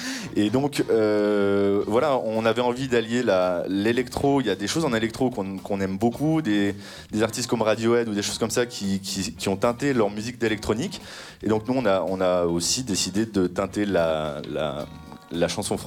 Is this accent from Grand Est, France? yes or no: yes; Saint-Dié, Grand Est, France; Saint-Dié. Oui.